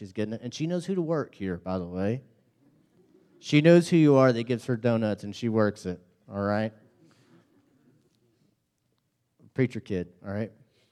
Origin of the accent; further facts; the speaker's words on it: Dallas, Texas, United States; Of course, we grew up in Dallas, Fort Worth, and him and I worked at Apple together.